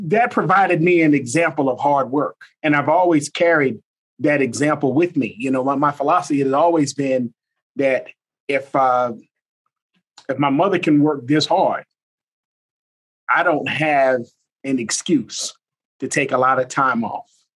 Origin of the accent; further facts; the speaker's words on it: New York City, New York, United States; When you growing up in the hood, I grew up in New York City.